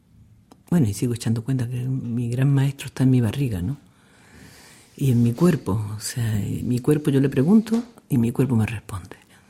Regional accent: Andalusia, Spain; aprendí muchísimo de los poetas, de los cánticos, de mi tierra, de Andalucía

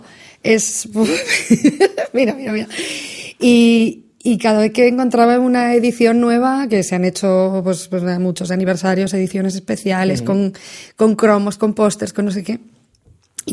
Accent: Barakaldo, Basque Country, Spain; Yo soy de Baracaldo

